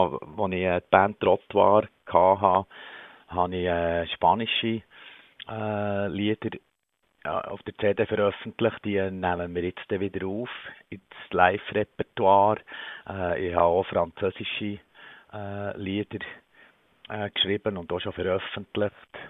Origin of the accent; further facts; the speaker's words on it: Switzerland; Gerade bei uns in der Schweiz, wo wir nicht um Grundnahrungsmittel und Grundbedürfnisse kämpfen.